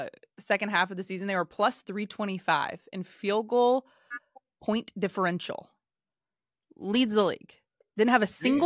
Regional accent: Ohio, United States; You guys have lived in Ohio. You know what it's like 9 months out of the year. God love my home state, but it can be a little gray and dark.

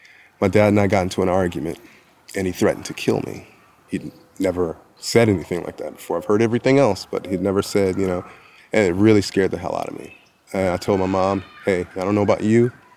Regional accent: Detroit, Michigan, United States; I grew up in Detroit, Michigan, born in 1970.

